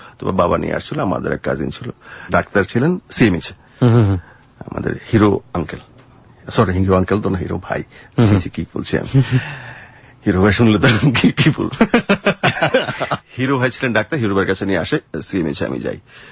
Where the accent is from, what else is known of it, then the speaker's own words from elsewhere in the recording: Ramganj, Chittagong Division, Bangladesh; তাও টেলিভিশন আমাদের গ্রাম থেকে, মানে আমাদের বাড়ি থেকে টেলিভিশন দেখার জন্য যেখানে যেতাম উপজেলা পরিষদ, রামগঞ্জ উপজেলা পরিষদ প্রায় 4 মাইলের মতো হবে, 4 মাইল তো হবেই, আমরা মাঠ দিয়ে হেঁটে চলে যেতাম